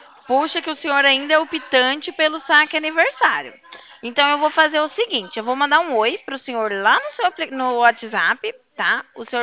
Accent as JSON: {"language": "Portuguese", "town": "Cornélio Procópio", "region": "Paraná", "country": "Brazil", "said": "Eu sou aqui de Cornélio, o senhor sabe Cornélio aqui, pertinho de Londrina?"}